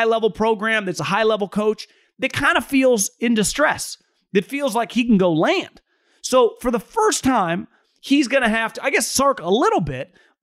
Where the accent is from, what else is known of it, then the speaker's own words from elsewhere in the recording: Davis, California, United States; He's a UC Davis guy. I'm born and raised in Davis. My dad's close with a lot of Davis athletic, you know, type people.